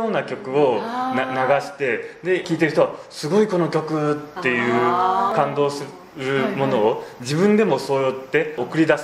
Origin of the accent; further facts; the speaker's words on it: Oita, Japan; 小学校の頃から大分出身なんですけど